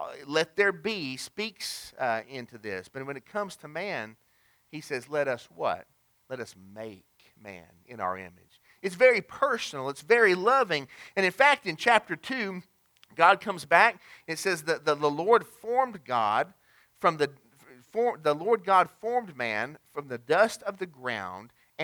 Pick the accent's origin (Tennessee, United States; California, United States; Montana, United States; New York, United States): Tennessee, United States; East Ridge; I remember East Ridge, Tennessee, my hometown.